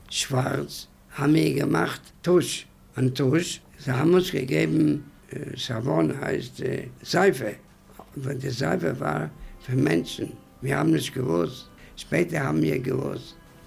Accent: Łódź, Łódź Voivodeship, Poland; born there; Ich bin in Lodz geboren, den 22. Oktober 1917.

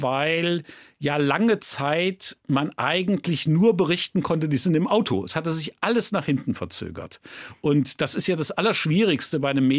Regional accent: Rhineland-Palatinate, Germany; Ich bin aufgewachsen in Rheinland-Pfalz

